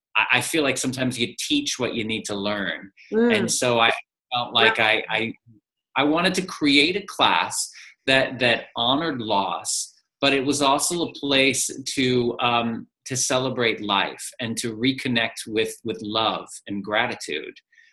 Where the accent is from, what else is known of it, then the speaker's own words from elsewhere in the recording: Texas, United States; So I'm originally from Texas, and so yoga is not big in Texas.